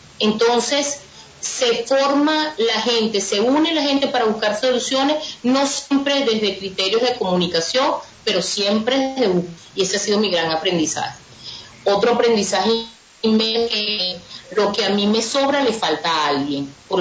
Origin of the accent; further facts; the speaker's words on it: Caracas, Capital District, Venezuela; Soy de Caracas, pero me iba de vacaciones a Río Chico.